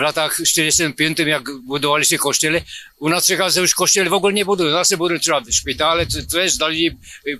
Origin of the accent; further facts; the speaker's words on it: Czechia; Polish is a second language; Nie jestem z Turcji, jestem z Czech